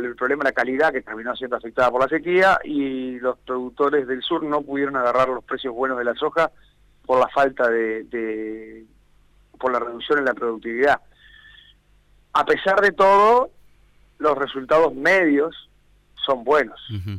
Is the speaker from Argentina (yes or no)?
no; Vichadero, Rivera, Uruguay; Cerca de Rivera, más cerca de Cerro Largo que de Rivera, del pueblito Bichadero.